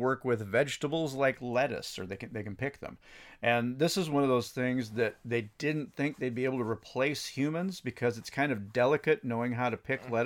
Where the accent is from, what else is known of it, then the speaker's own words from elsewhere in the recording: Northern Plains, United States; I mean, even in just my time growing up in the Northern Plains, I saw a lot of family farms sell out to other farmers.